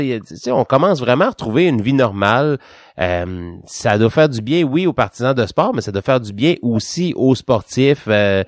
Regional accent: Quebec, Canada; qu'on les appuie cette année en tant que Québécois

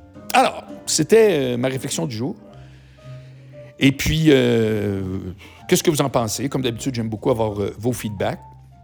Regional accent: Charlesbourg, Quebec, Canada; Moi, je viens de Charlebourg, là. J'aurais pu passer ma vie parlant français, là. Pas un mot d'anglais

